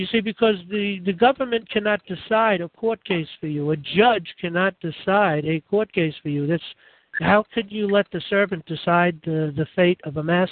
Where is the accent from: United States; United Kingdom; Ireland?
United States; New York; The point is, I'm from New York. I'm domiciled in New York.